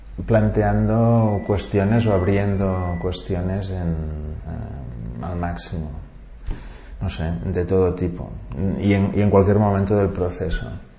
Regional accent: Barcelona, Catalonia, Spain; soy el único barcelonés del despacho y esto está bien

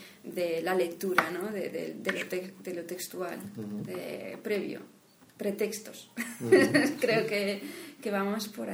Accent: Region of Murcia, Spain; also born or lived in Valencia; No, yo soy de Murcia.

